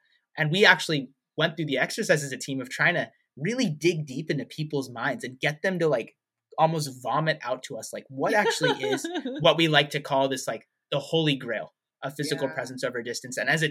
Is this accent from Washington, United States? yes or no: no; Kansas, United States; And I grew up in Kansas, in the middle of the Midwest